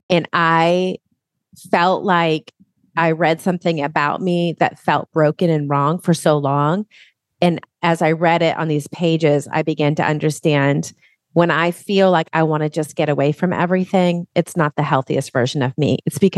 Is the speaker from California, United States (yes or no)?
no; Massachusetts, United States; Massachusetts.